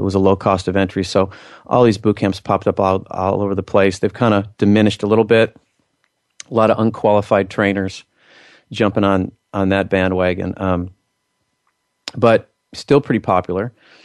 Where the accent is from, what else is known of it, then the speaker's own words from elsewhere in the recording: Houston, Texas, United States; I grew up here in Houston as kind of a gym rat.